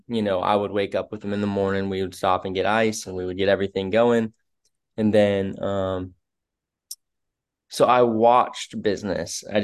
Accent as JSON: {"language": "English", "town": "Daytona Beach", "region": "Florida", "country": "United States", "tie": "born or raised there", "said": "I was raised here in Daytona Beach, Florida, and Daytona Beach is known for the party city."}